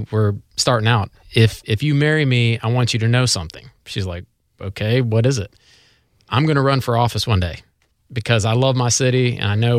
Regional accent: Jacksonville, Florida, United States; also born or lived in South Bend; And I grew up on the west side of Jacksonville.

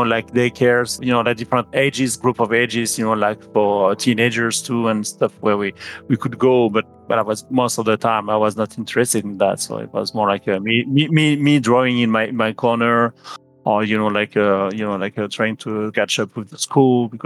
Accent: France; English is a second language; now in Canada; I'm from France. I lived in Canada since 2000.

